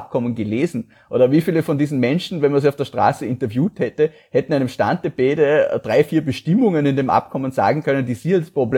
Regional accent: Feldkirch, Vorarlberg, Austria; gerade in meiner Heimatgemeinde in Feldkirch

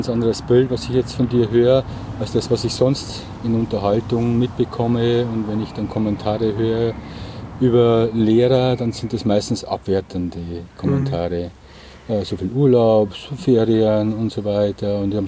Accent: Bavaria, Germany; ich komme ja aus Bayern

